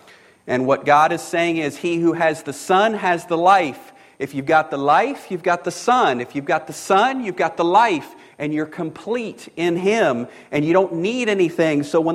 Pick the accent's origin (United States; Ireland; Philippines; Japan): Ireland; And so were mine. I'm Irish.